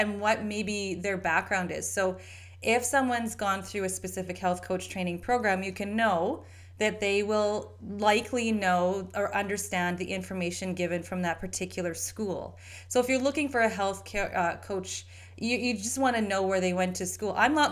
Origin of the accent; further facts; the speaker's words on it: Canada; So I have family in Trinidad, but I grew up in Canada very differently than they did in Trinidad.